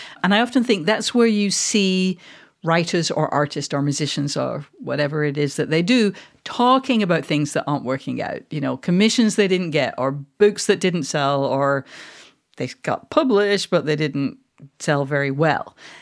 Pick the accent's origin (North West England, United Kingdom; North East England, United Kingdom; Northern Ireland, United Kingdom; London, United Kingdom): North West England, United Kingdom; Manchester; now in Scotland; I am a Mancunian. I am not a Scot.